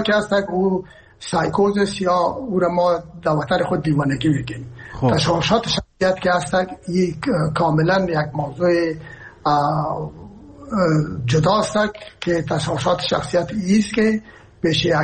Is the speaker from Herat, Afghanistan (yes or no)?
yes; Herat, Afghanistan; من که هستم از هرات هستم و پدر مادر من هرات هستن